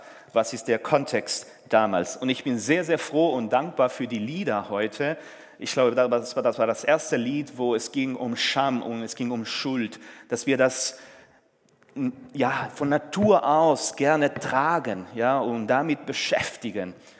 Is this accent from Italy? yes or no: no; Peru; German is a second language; now in Germany; ich komme aus Peru. Komisch, ne? Ich bin in Peru geboren, aufgewachsen, seit 14 Jahren erst in Deutschland, habe mein Deutsch hier gelernt, obwohl ich deutsche Vorfahren habe